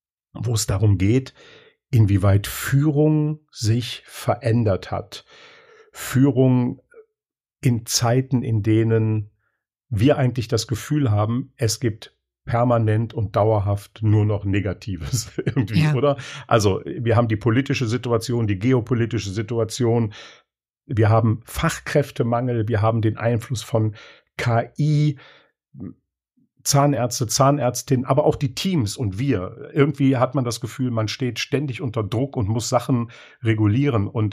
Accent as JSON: {"language": "German", "region": "Lower Saxony", "country": "Germany", "said": "Bei uns in Ostfriesland"}